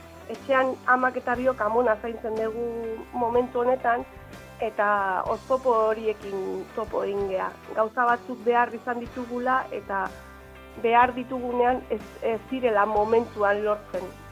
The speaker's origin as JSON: {"language": "Basque", "town": "Gabiria", "region": "Basque Country", "country": "Spain", "tie": "born or raised there", "said": "Baztarrikan jaio nintzen eta bertan bizi naiz."}